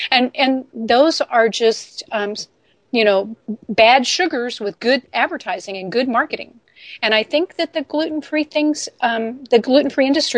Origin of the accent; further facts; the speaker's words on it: United States; to me as an American, you already sound more intelligent because of your accent.